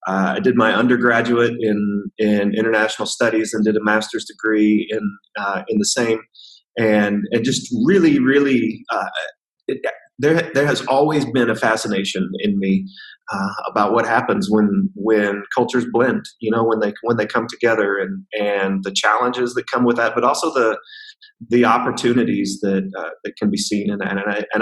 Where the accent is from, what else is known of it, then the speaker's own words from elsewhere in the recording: Midwest, United States; now in China; So I grew up in right in the middle of the United States in a very rural context, very monocultura